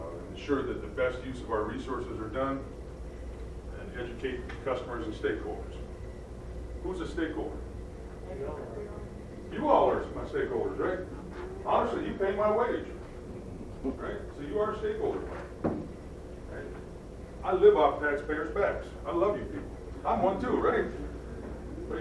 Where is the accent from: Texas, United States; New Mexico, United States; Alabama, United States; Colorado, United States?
Colorado, United States; Denver; also born or lived in Michigan; Lived in Michigan, but I'm originally from Denver.